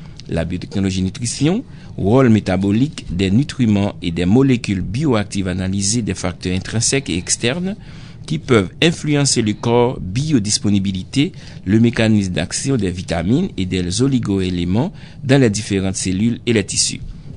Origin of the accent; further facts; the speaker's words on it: Haiti; Chez nous, en Haïti, par exemple